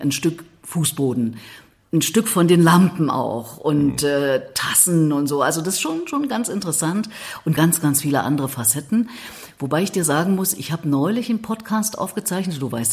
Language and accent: German; East Germany, Germany; Für mich ist eher die Assoziation, die jetzt mit Verlaub Sie als Westfrau haben, dass bei uns im Osten alles grau war.